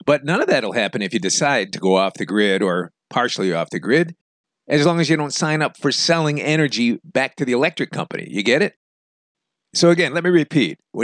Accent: Chicago, Illinois, United States; Remember, I'm from Chicago.

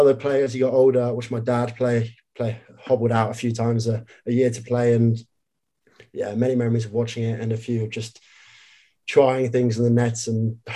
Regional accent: England, United Kingdom; It's always good, you know, being English.

